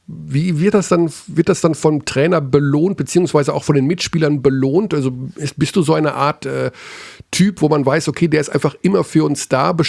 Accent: Hagen, North Rhine-Westphalia, Germany; born there; Wir sind beide in Hagen geboren.

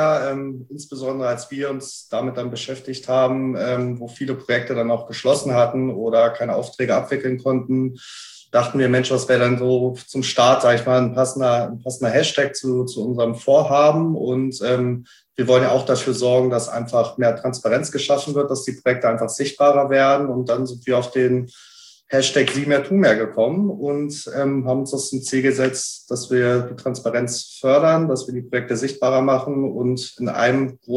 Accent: Celle, Lower Saxony, Germany; now in Hamburg, Germany; wohne jetzt auch seit 11 Jahren ungefähr in Hamburg, komme auch aus dem Raum Celle

